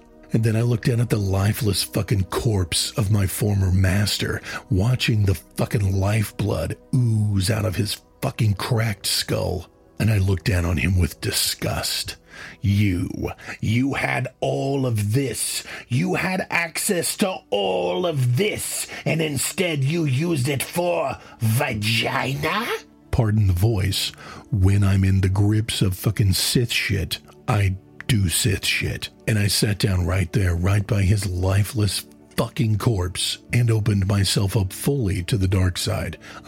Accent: Midwest, United States; I am from the Midwest, after all.

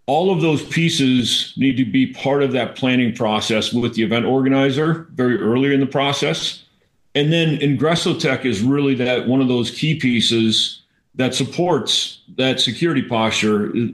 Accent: Minnesota, United States; moved away as an adult; I grew up in Minnesota. I left the frozen tundra in my mid-20s.

